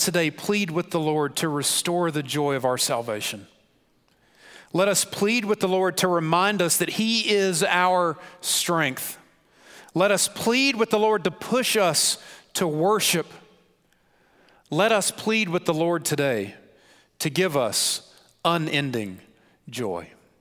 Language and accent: English; South Carolina, United States; I grew up in South Carolina. We were 49th in education.